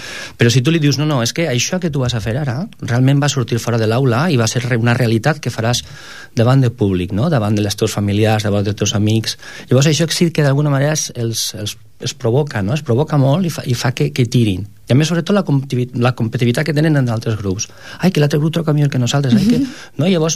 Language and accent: Catalan; Valencian Community, Spain; now in Catalonia, Spain; Jo, com a valencià que soc, pues vaig intentar començar més el tema de la música instrumental.